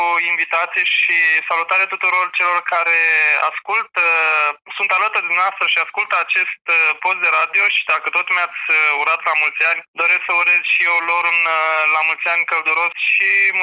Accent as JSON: {"language": "Romanian", "town": "Broșteni", "region": "Suceava County", "country": "Romania", "tie": "born or raised there", "also_born_or_lived": "Vatra Dornei", "said": "Crescând într-o zonă de munte, lângă Vatra Dornei, m-am născut în Vatra Dornei, dar am locuit în orașul Broșteni, e un loc în care Ion Creangă a învățat și a făcut răsnăi."}